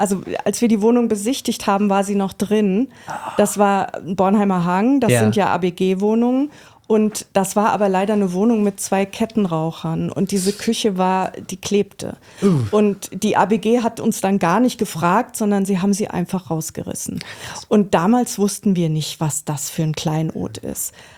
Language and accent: German; North Sea coast, Germany; now in Frankfurt, Germany; ich bin ja keine Frankfurterin, ich komme ja von der Nordsee und als ich nach Frankfurt kam 1987